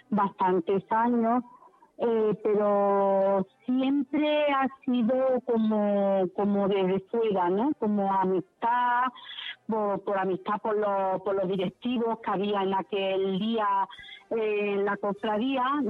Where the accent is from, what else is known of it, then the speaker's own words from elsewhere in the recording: Ceuta, Spain; now in Antequera, Spain; Yo soy de Ceuta, por motivos del trabajo, pues nos tuvimos que venir aquí a Antequera. Y ya te digo, pues son 20, 24 años lo que yo conozco la cofradía de la Pollinica